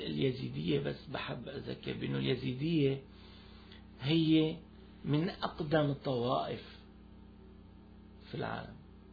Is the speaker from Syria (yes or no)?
yes; Syria; now in Canada; لا سهل واحد يقتلعني من كندا بس صعب يقتلعني من سوريا